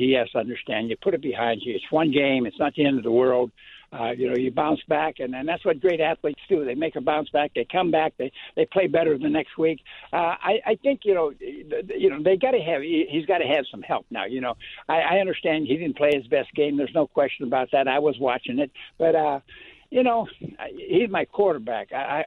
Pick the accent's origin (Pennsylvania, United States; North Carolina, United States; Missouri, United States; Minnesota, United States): Pennsylvania, United States; Pittsburgh; When I was a kid growing up, I grew up in Pittsburgh.